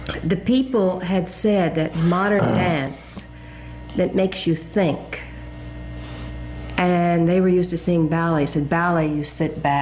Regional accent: Kansas City, Missouri, United States; Of course, I'm from Kansas City, and a lot of jazz started in Kansas City

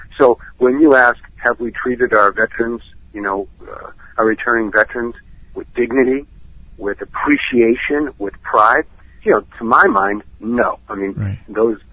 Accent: Phoenix, Arizona, United States; I mean, in my hometown of Phoenix, Arizona, you know, the VA has been singled out there

